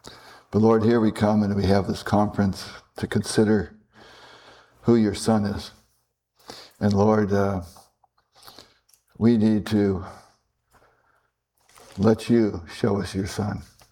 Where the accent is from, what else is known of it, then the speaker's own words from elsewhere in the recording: Midlothian, Virginia, United States; I'm from Midlothian, Virginia, which is in between Upper Midlothian, or Upper Lothian, and Lower Lothian. And it's a suburb of Richmond.